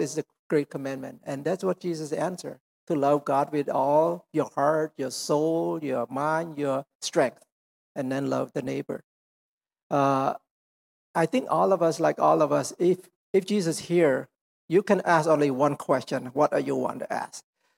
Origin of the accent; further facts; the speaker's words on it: United States; they still, because they know that we come from America, and the way we carry ourselves